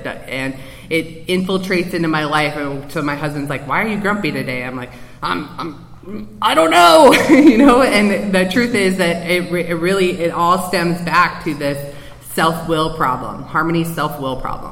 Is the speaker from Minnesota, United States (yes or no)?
yes; Minnesota, United States; I was, I grew up in Minnesota, and I was a jock